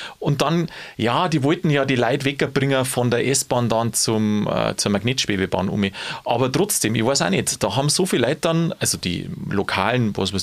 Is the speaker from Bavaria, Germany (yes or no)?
yes; Bavaria, Germany; bei uns in Bayern